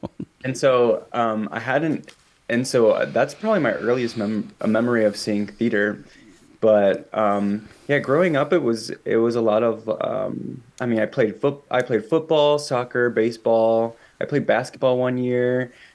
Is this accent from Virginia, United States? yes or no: no; Munster, Indiana, United States; So, I grew up in Munster, Indiana.